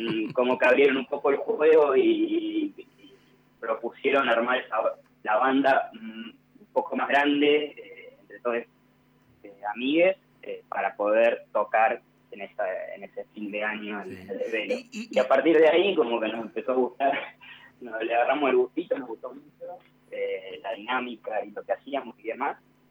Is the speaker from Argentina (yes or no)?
yes; General Pico, La Pampa, Argentina; Entonces, así, como que somos todos de Pico y siempre nos encontramos en Pico, y ese es como nuestro punto.